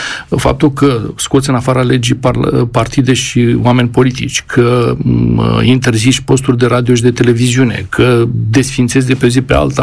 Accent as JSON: {"language": "Romanian", "country": "Romania", "said": "Aici, eu ca român care cunosc foarte bine istoria"}